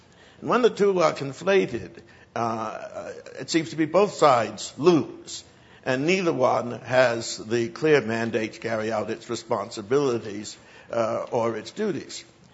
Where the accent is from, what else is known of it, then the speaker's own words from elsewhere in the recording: Plymouth, Massachusetts, United States; And I come from Plymouth, Massachusetts, the only colony out of which Roger Williams was not kicked.